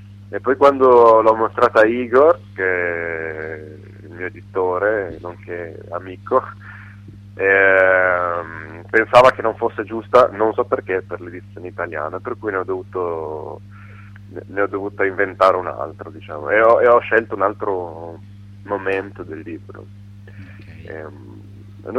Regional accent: Cervia, Emilia-Romagna, Italy; born there; questa atmosfera afosa che proprio è quella che della città poi dove sono nato a Cervia, veramente.

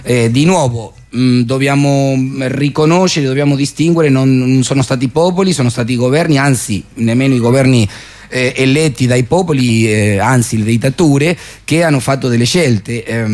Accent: Argentina; io, come dicevo, ripeto, da argentino ovviamente non posso alzare tanto la voce

